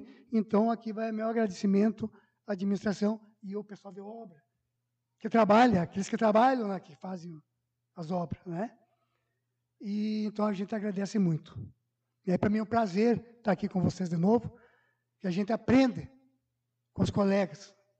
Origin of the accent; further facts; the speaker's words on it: Pejuçara, Rio Grande do Sul, Brazil; also born or lived in Santa Lúcia; nasci no, na ponte, a última ponte daqui que pertence a Pejuçara. E sou pejuçarense, nasci em Pejuçara. E eu vim em 84 para cá.